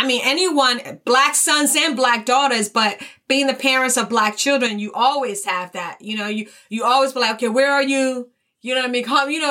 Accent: Newark, New Jersey, United States; Because I grew up in Newark, New Jersey in the 80s.

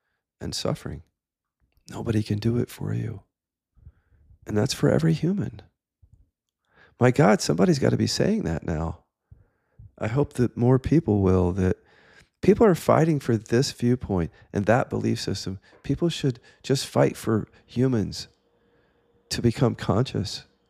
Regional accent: Midwest, United States; But for me, I grew up in the Midwest as a gay kid.

